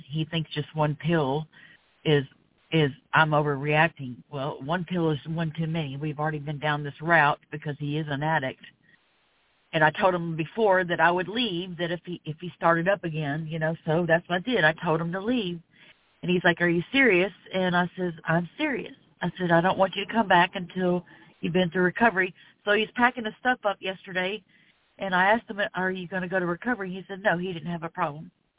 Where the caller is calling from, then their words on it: Florida, United States; I'm calling from Florida.